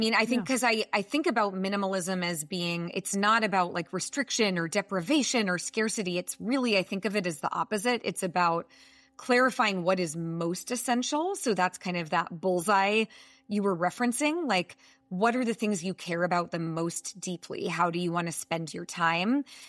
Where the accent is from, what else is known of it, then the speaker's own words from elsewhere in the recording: San Francisco, California, United States; I'm from the San Francisco Bay Area. I am the mother of 2.